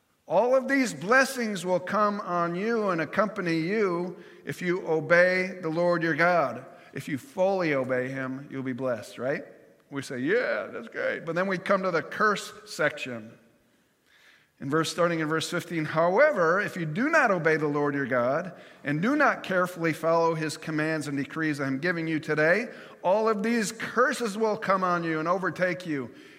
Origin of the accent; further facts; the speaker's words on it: New York, United States; it looks like an old angry grouch in my neighborhood of growing up in New York State.